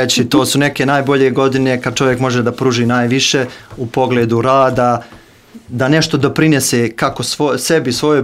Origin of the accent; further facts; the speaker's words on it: Ugljevik, Republika Srpska, Bosnia & Herzegovina; also born or lived in Tuzla / Belgrade; živim u Ugljeviku sa porodicom, porijeklom sam iz Tobuta, rođen sam u Tuzli, školovao sam se u Beogradu gdje sam stekao diplomu doktora veterinarske medicine, radim u Ugljeviku, živim u Ugljeviku, u Zabrđu trenutno radim već 15 godina